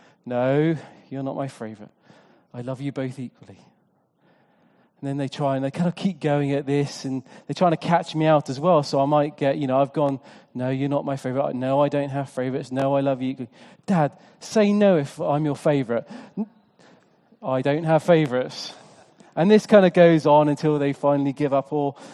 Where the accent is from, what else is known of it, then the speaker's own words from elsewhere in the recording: United Kingdom; because I'm British, and the thought of someone kind of getting in my business makes me feel a little bit uncomfortable at times.